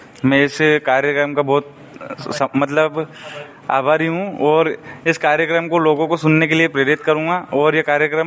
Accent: Gilchipur, India; मैं गिलचीपुर से बिलोंग करता हूँ।

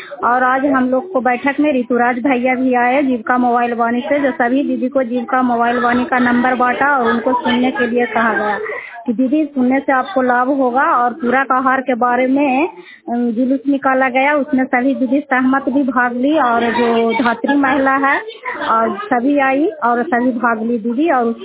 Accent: Jaswantpur, Bihar, India; मैं जसवंतपुर गांव चंडी ब्लॉक की रहने वाली हूँ।

